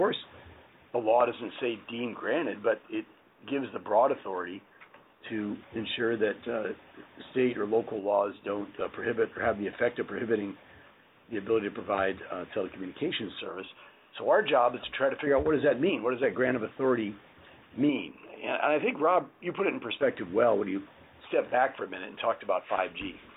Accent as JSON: {"language": "English", "town": "Arlington", "region": "Virginia", "country": "United States", "tie": "born or raised there", "said": "I was just at a meeting in my home town of Arlington, Virginia"}